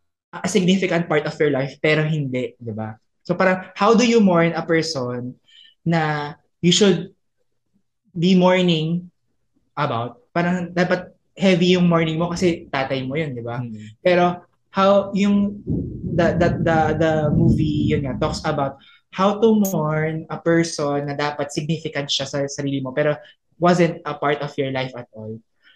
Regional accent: Olongapo, Central Luzon, Philippines; Taga-Olonga po ako, di ba?

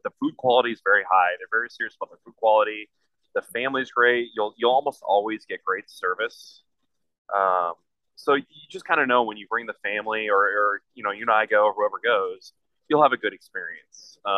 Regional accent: St. Louis, Missouri, United States; I was born and raised in St. Louis, worked for Edward Jones, Mary.

